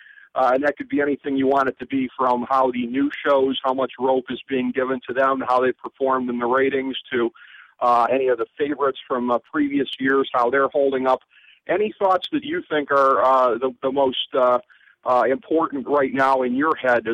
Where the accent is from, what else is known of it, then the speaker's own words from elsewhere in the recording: Cleveland, Ohio, United States; in my hometown of Cleveland, Ohio, where everyone is very, very excited about the new and improved Cleveland Cavaliers.